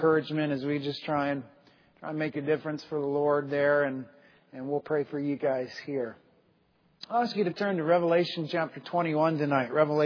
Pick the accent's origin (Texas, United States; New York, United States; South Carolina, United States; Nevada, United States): South Carolina, United States; Where I grew up in South Carolina, you could kind of coast along in church.